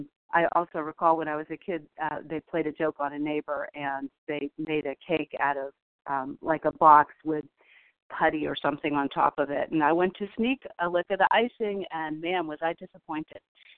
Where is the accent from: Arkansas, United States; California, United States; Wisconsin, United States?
California, United States; born there; I was born in California